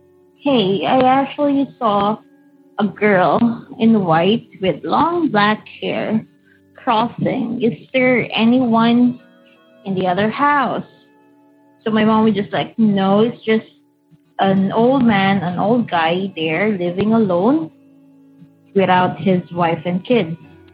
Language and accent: English; Philippines; now in Saudi Arabia; I'm from Philippines, so sorry about that. But currently working here in Saudi Arabia